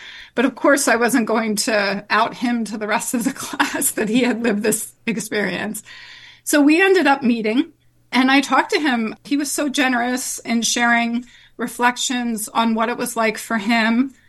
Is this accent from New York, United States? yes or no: no; New Jersey, United States; now in Ohio, United States; I was originally from New Jersey, and that's where I had done my previous work. But then I was living in Ohio